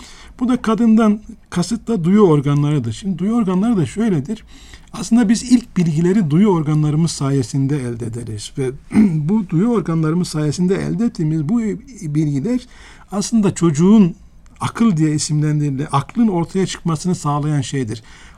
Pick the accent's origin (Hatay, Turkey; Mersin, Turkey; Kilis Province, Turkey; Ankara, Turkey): Hatay, Turkey; İskenderun; Ben çocukken İskenderun'da ev sahibinin çocukları simit satarlardı.